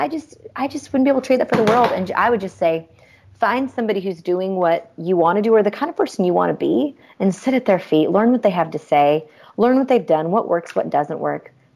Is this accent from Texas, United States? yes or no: no; Seattle, Washington, United States; I'm from the Seattle area, so it's not just the big box store for me. It's still the coffee shop from up the street.